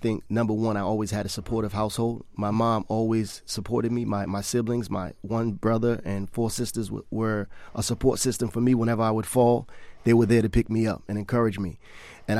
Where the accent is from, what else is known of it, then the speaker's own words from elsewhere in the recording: Boston, Massachusetts, United States; Well, I come from a single family, a single parent household.